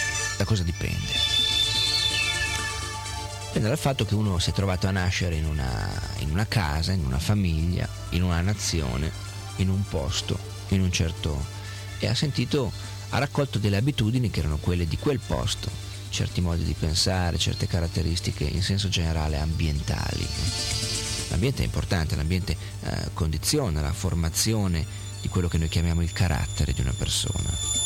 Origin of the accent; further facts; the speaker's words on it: Milan, Lombardy, Italy; born there; Io sono nato a Milano, ho un bel dire che avrei potuto nascere a Siena. Sono nato a Milano.